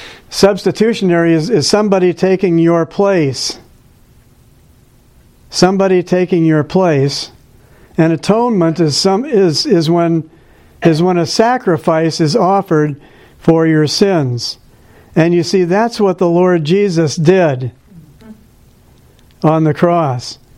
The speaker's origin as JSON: {"language": "English", "town": "Davenport", "region": "Iowa", "country": "United States", "tie": "born or raised there", "said": "Well, at any rate, we grew up there. I grew up there in Davenport. My two sisters, younger than me, Beth and Ann. And we went to First Presbyterian Church in Davenport, Iowa."}